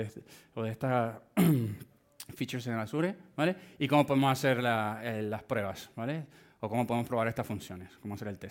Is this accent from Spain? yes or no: no; Venezuela; En Latinoamérica, yo soy venezolano, ¿vale?